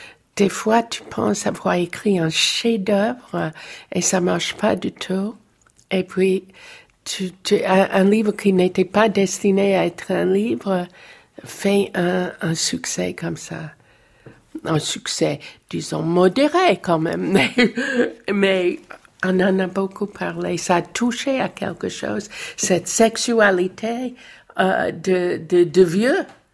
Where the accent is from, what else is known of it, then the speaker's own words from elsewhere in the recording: United States; Moi, je suis américaine.